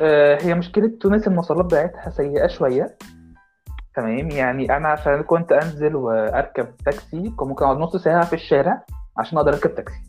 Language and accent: Arabic; Egypt; والحجز بتاعها عادي، مش زي عندنا في مصر حجز صعب